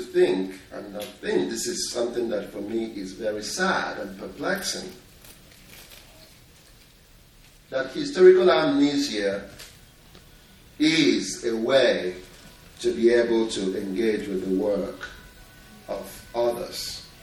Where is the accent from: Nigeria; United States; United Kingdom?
Nigeria; I am from Nigeria.